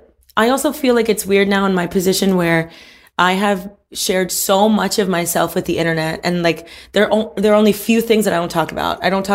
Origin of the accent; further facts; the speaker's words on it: Miami, Florida, United States; I would never know the... strife of also growing up in Miami is a bubble.